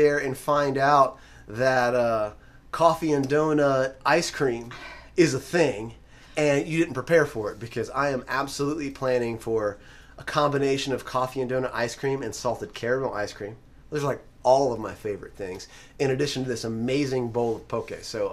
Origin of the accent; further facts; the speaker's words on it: Lakeland, Florida, United States; Super pumped to be heading back to my hometown, born and raised, Lakeland, Florida, to hang out with members of the fam.